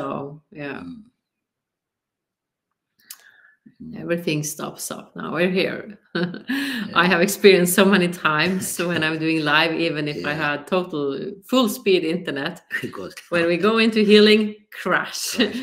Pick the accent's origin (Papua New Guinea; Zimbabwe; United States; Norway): Norway; English is a second language; You know, I'm from Norway, so I don't have all the words in English.